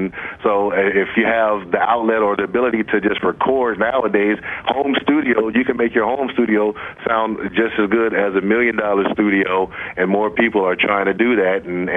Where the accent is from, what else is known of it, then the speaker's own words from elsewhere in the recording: San Francisco, California, United States; I've been a B-boy ever since I was growing up in San Francisco as a San Francisco street breaker.